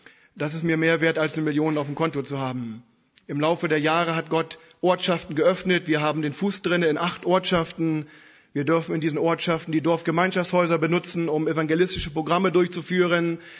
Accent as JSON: {"language": "German", "region": "Northern Germany", "country": "Germany", "said": "Moin, moin, so grüßt man sich bei uns zu Hause in Norddeutschland. Da spricht man auch Plattdeutsch. Ich komme aus einem Kuhdorf, 100 Kühe, 30 Menschen."}